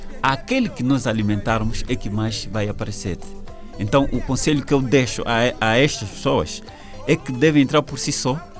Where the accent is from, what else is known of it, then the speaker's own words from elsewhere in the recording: Angola; Procuro também vender um pouco daquilo que é a terra, a minha terra de origem.